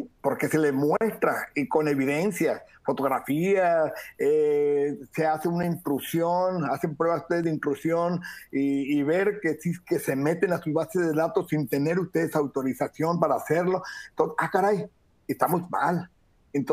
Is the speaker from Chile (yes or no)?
no; Mexico; así somos los mexicanos, ¿no?